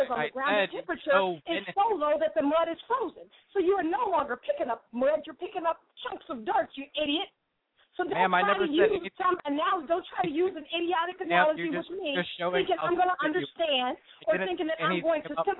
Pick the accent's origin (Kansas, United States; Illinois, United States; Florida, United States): Illinois, United States; Chicago; I'm from Chicago.